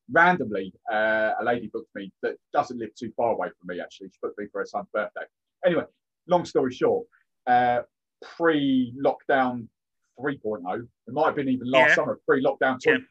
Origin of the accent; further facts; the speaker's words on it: South West England, United Kingdom; also born or lived in East Anglia; now in Cambridge, United Kingdom; Proud Cornishman. I was born and bred in Cornwall, so I always get down there. Massively proud Cornishman. I've lived up in East Anglia most of my life, though. I'm currently down sort of just south of Cambridge.